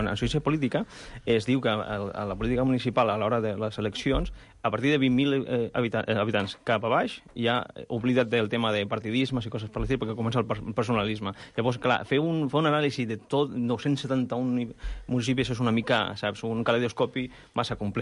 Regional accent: Ripollet, Catalonia, Spain; now in Sant Cugat del Vallès, Spain; Jo sóc de Ripollet, però visc a Sant Cugat. Des de fa uns anys.

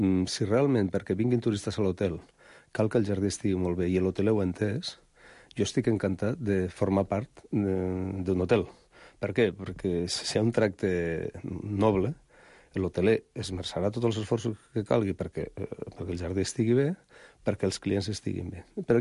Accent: Basque Country, Spain; Catalan is a second language; Perquè Catalunya, jo que soc basc, però m'ho miro com ja com de casa

